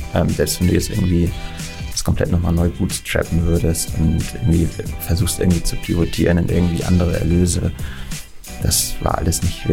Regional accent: Kiel, Schleswig-Holstein, Germany; born there; now in Hamburg, Germany; Ich bin gebürtiger Kieler, insofern ist das halt als Nordlicht natürlich schon auch die Stadt, in der man dann normalerweise lebt, wenn man irgendwie Norddeutschland geboren ist und da bleiben will.

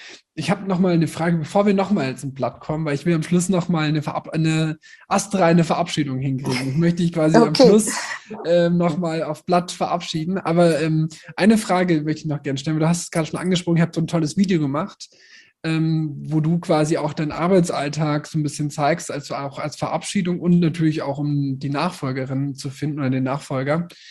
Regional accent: Nuremberg, Bavaria, Germany; Also ich meine, ich kann leider nicht gut Fränkisch. Ich komme aus Nürnberg.

